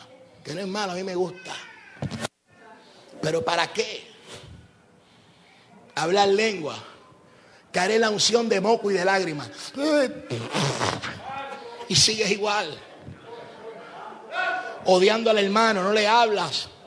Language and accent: Spanish; Puerto Rico; No sé, por lo menos en mi país, en Puerto Rico, decimos una bolita.